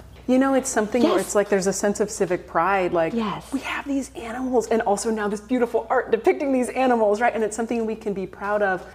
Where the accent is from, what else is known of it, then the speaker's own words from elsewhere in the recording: Napa, California, United States; I grew up in Napa and I grew up in Oak Woodlands and those kinds of areas.